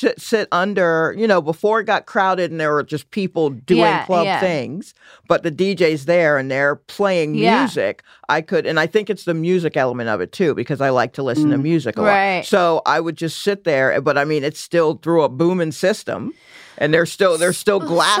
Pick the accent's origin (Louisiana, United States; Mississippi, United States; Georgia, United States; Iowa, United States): Georgia, United States; Atlanta; now in New York, United States; because I grew up like in Northeast Atlanta, and there was, you know, a random train track there that was used quite a bit. And then before I moved to New York, I ended up in Southwest Atlanta